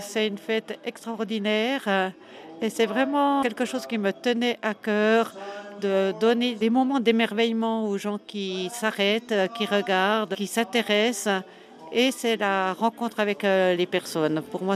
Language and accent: French; Le Locle, Neuchâtel, Switzerland; Pour me présenter, je viens du Locle, je suis mariée et actuellement je suis à la retraite.